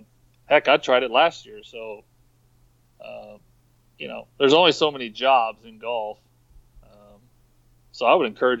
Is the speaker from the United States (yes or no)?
yes; Texas, United States; I'm actually from the suburbs. Oh. I live in a town called Rockwall, so just east of town.